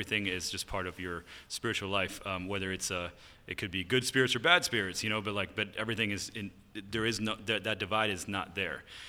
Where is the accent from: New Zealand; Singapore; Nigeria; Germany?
Germany; also born or lived in United States; the States till I was six, but my dad was doing missions in Romania from Germany and when we were growing up in Germany.